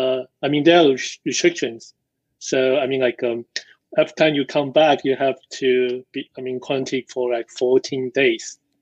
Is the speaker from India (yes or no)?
no; Taiwan; English is a second language; now in United States; So yeah, I grew up in Taiwan. I founded like several companies before. I mean, mostly in Taiwan, some in US. I've been working in US for some time.